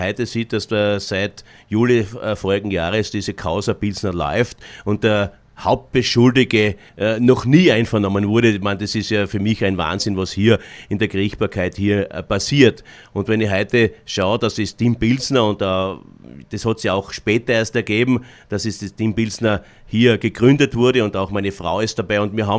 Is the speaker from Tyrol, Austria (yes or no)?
no; Trofaiach, Styria, Austria; now in Leoben, Austria; Ich bin 1979 nach Leoben gezogen. Ich komme ja aus Trofeiach, aus dem schönen Leintal und habe hier Fuß gefasst in Leoben.